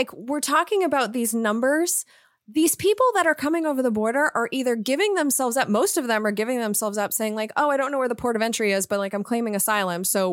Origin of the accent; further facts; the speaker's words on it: California, United States; I grew up in Southern California, so not exactly on the border in Orange County, but not far from it.